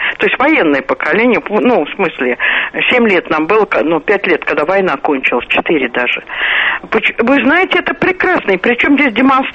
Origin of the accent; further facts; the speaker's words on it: Moscow, Russia; Я москвичка, и лагерь у нас был под Серпуховым.